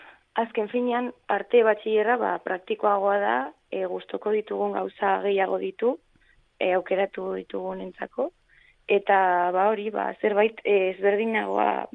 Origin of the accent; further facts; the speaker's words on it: Orbaizeta, Navarre, Spain; Bani Orbaizetakoa, eskuako baiaran.